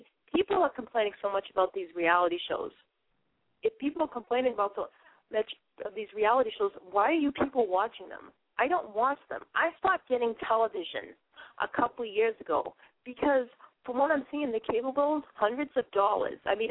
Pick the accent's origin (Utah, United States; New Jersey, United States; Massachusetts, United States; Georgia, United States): Massachusetts, United States; Boston; accent: Boston; I'm talking about the inner cities where my accent is really thick. And my accent's even thicker than my friends from Boston. It's just the way it is. And I've never thought about it. So when I go to places, people ask me, are you from New York